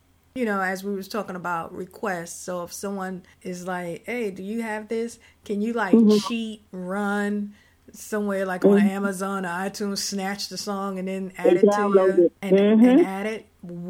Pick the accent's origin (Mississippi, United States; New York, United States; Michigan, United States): New York, United States; Bronx; I'm from the Bronx … I'm from the Bronx.